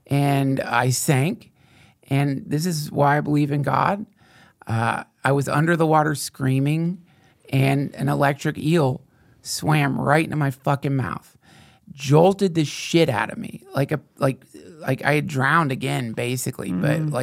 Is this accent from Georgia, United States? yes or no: yes; Georgia, United States; Coastal Georgia.